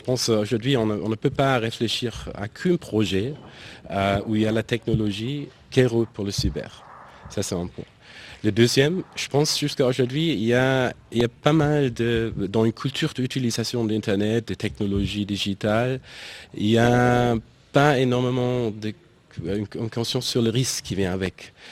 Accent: Germany; Donc moi je viens d'Allemagne, mais aussi j'étais il y a 2 semaines en Rwanda, en Afrique de l'Est

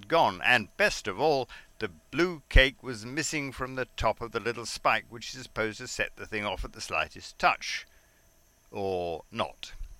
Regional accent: England, United Kingdom; now in Colombia; It's just as well that I learned early on to say, "I'm English." It explains a lot over here.

